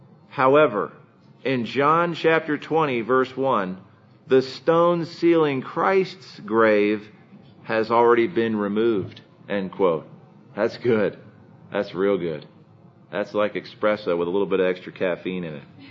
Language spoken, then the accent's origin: English; Pennsylvania, United States; I grew up near Gettysburg, and that's the bloodiest battle that the Civil War had